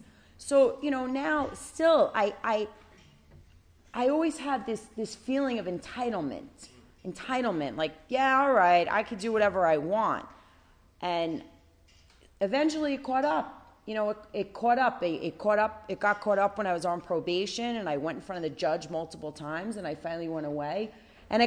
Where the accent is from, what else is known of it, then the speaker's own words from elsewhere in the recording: New York, United States; And my father, I grew up on Long Island, and my father's a volunteer firefighter.